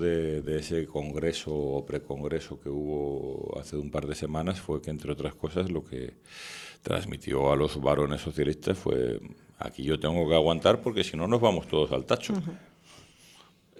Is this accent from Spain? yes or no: yes; Spain; los que nos iremos al tacho somos los españoles.